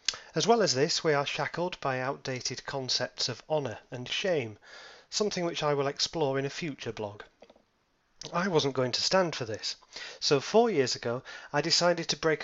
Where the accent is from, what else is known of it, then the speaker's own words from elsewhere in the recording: Bradford, Yorkshire and the Humber, United Kingdom; In 2012, I moved from my hometown of Bradford to Leeds, which is just down the road.